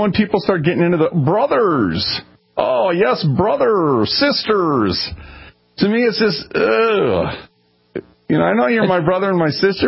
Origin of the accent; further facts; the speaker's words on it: Minneapolis, Minnesota, United States; I'm from North Minneapolis, that's so true.